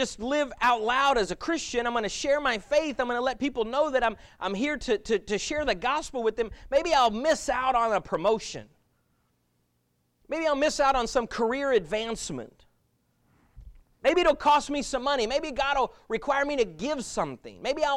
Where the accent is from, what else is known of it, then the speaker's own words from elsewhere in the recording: Lubbock, Texas, United States; also born or lived in Georgia; I live in Florida now, but I was born in Lubbock. I am from the great nation of Texas, so it's all right.